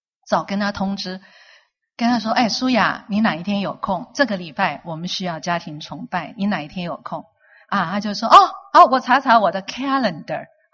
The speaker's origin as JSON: {"language": "Chinese", "country": "China", "said": "然后所有人都看着我们这些中国妈妈哈，这么认真的喂孩子吃饭哈"}